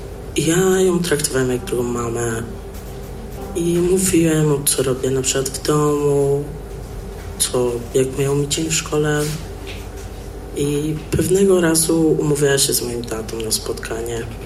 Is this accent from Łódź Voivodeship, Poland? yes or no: no; Warsaw, Masovian Voivodeship, Poland; Jestem z Warszawy. W listopadzie będę miał 16 lat.